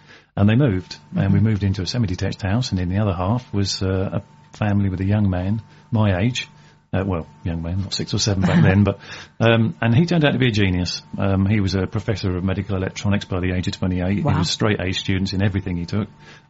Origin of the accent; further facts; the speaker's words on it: Medway, South East England, United Kingdom; also born or lived in Essex; Well, technically I was born in Essex. As a baby, though, I was brought over to the Medway towns, and I was born and bred in Medway.